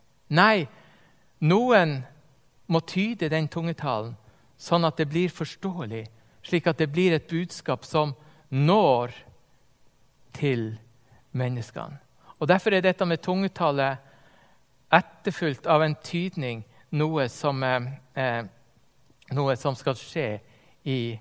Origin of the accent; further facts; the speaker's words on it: Finnsnes, Troms, Norway; en sånn nasjonalfest hjemme på Finnsnes